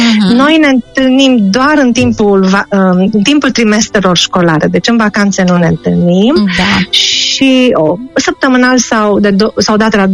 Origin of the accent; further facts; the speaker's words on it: Cluj, Cluj County, Romania; Eu sunt din Ardeal, eu sunt din Cluj.